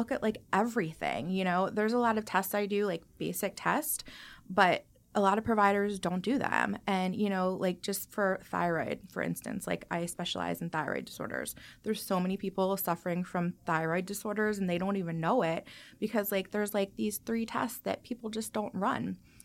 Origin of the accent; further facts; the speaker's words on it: Hopewell Junction, New York, United States; So I'm from Hopewell Junction, so, like, right in the heart of town.